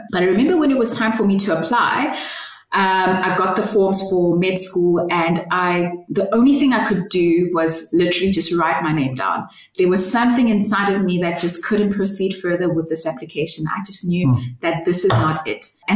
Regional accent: Bloemfontein, Free State, South Africa; also born or lived in Durban; And I was born in Durban, but grew up in Bloemfontein to two amazing parents. And I have two older siblings, so I'm the youngest. And we grew up in a Christian home

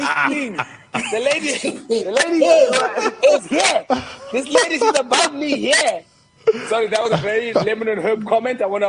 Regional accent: Gugulethu, Western Cape, South Africa; I grew up in Kukuletu Lange, which is a township, and then when we were allowed, we moved into a white area.

